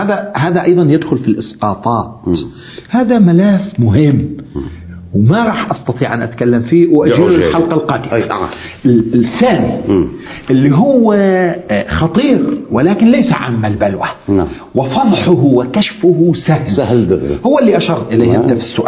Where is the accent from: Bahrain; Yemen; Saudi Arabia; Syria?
Yemen; ولا عندنا في اليمن ملايين اليمانيين